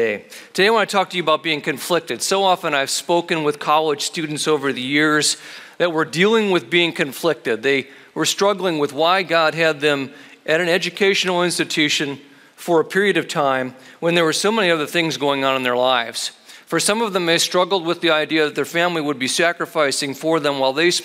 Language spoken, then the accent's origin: English; Cleveland, Ohio, United States; I'm from Cleveland. I'm a dyed-in-the-wool Cleveland Browns fan.